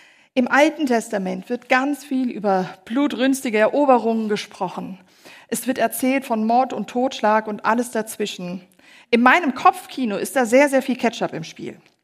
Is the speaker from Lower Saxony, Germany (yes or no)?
no; Hesse, Germany; Boppelisse im Hessische, wo ich herkomme, ist Bobbelsche.